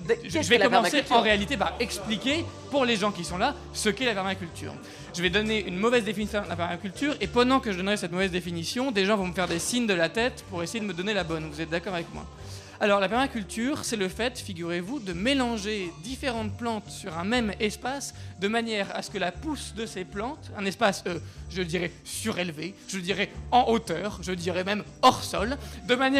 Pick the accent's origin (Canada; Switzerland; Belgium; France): France; Paris, Île-de-France; je suis un Parisien, je suis un urbain